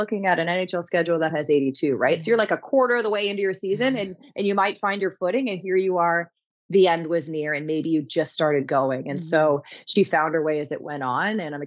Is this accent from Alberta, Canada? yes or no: no; Ottawa, Ontario, Canada; I'm originally from Ottawa, Ontario